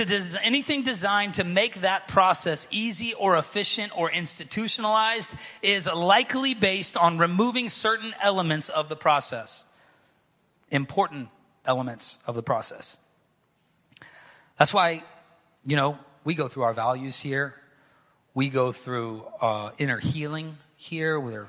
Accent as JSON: {"language": "English", "region": "the South", "country": "United States", "said": "I'm from the South. We still say Holy Ghost, all right?"}